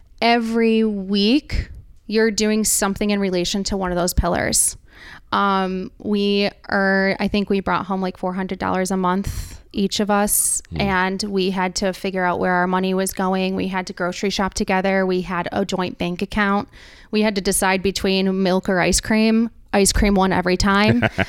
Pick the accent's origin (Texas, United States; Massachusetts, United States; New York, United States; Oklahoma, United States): New York, United States; Rochester; I grew up here in Rochester. I'm a Rush Henrietta kid.